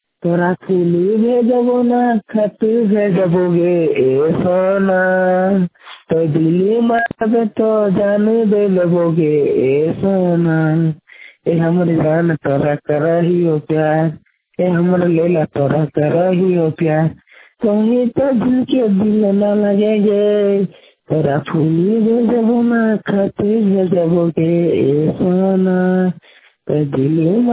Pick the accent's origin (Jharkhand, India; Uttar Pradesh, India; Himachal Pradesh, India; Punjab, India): Jharkhand, India; Kheragarha; मैं ग्राम खेरागढ़ा का रहने वाला हूँ, पोस्ट गुनरसा, जिला धनबाद।